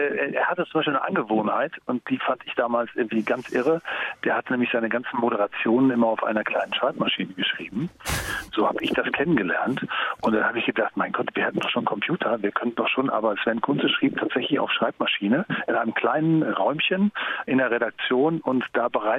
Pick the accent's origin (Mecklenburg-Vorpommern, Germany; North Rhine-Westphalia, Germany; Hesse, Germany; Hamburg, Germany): North Rhine-Westphalia, Germany; Dortmund; weil ich ja als Dortmunder auch den BVB immer die Daumen gedrückt habe.